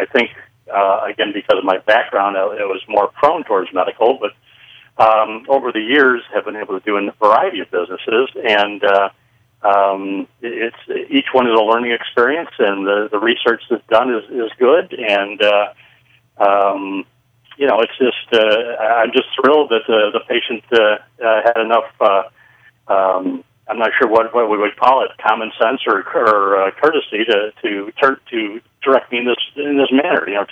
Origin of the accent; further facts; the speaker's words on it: Ireland; Well, the nice thing about being Irish is that you can talk for a while on a moment's notice.